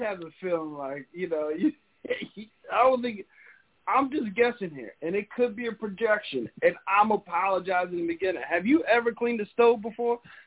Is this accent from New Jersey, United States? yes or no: yes; New Jersey, United States; Hey, I'm from Jersey, bro. We cook. I feel like we can rival New Orleans.